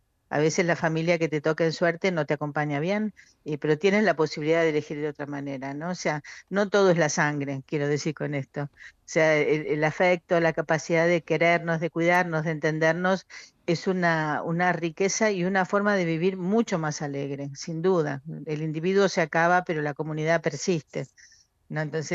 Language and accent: Spanish; Argentina; moved away; como inmigrante, yo soy argentina, yo he tenido que construir otra familia, porque la mía quedó atrás, quedó en Argentina